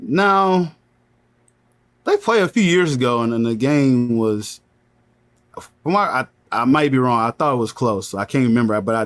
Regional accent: Florida, United States; sometimes we're from Florida, so we get a couple of these games here.

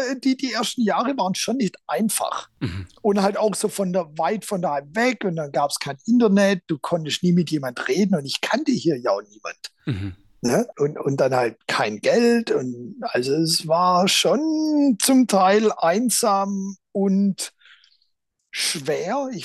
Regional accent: Baden-Württemberg, Germany; Weiß jetzt auch nicht, wo das herkam, als Schwabe.

